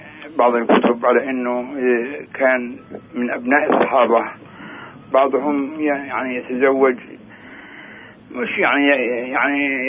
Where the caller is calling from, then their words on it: Hebron, West Bank, Palestine; من الخليل.